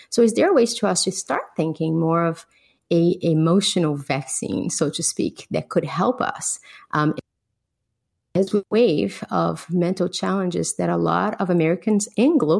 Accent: Brazil; I grew up in Brazil in a pretty challenging situation.

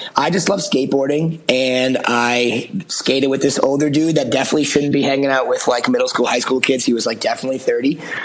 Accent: Massachusetts, United States; And, you know, I grew up outside of Boston. So like I knew about shows, but it was impossible for me to get to show or play one

